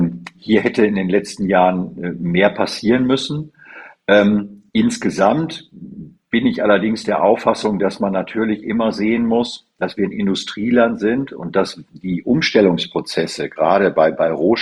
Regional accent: North Rhine-Westphalia, Germany; Ich komme ja aus der Bezirks, aus dem Münsterland

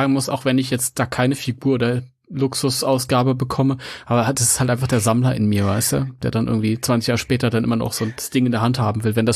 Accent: Mönchengladbach, North Rhine-Westphalia, Germany; Ich bin eigentlich überhaupt kein Ami. Ich komme aus München-Gladbach.

